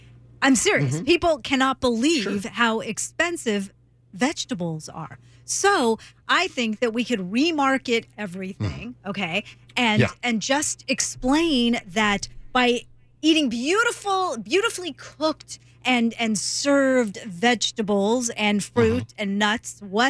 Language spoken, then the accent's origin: English; United States; Wait a second. I am American, and I like my fruits and veggies.